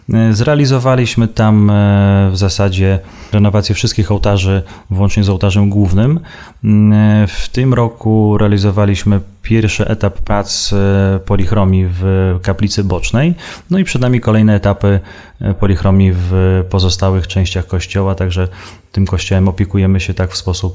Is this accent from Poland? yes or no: no; Lviv, Lviv Oblast, Ukraine; bo we Lwowie się urodziłem tam.